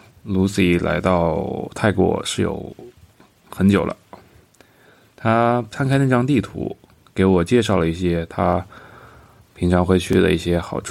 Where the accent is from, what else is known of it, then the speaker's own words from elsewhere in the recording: China; 我说 I'm from China。